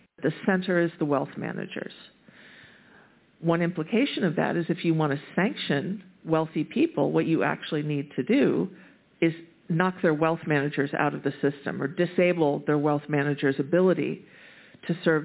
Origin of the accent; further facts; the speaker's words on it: Chicago, Illinois, United States; like my hometown of Chicago notoriously gets terrible winter storms.